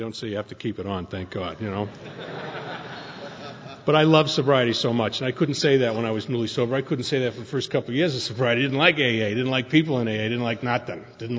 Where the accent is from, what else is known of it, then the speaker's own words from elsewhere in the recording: Boston, Massachusetts, United States; moved away as an adult; now in San Diego, United States; So I'm not from San Diego. If you haven't figured that out yet, I was born and raised in Boston. So I moved to San Diego drunk, a little over 18 years ago.